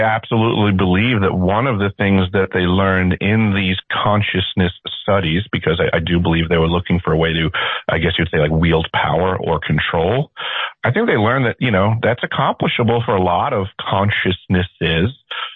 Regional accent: New York, United States; I grew up on Long Island

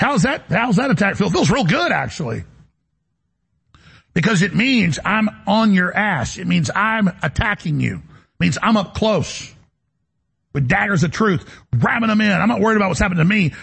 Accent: Dallas, Texas, United States; when I grew up in Dallas, I got a lot of fights.

